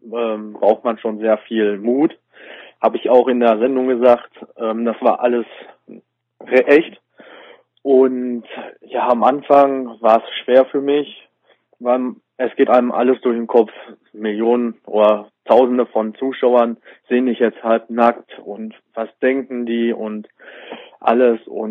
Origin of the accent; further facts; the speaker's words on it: Witten, North Rhine-Westphalia, Germany; ich komme aus Witten.